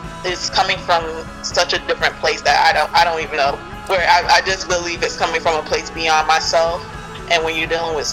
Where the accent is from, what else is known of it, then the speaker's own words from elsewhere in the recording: United States; that's only because I'm Black American and I don't feel comfortable just grabbing people from other people's cultures